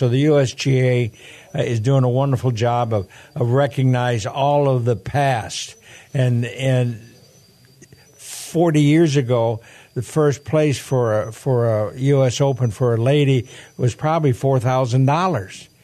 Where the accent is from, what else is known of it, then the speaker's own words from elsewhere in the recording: Michigan, United States; born there; I was born in Michigan.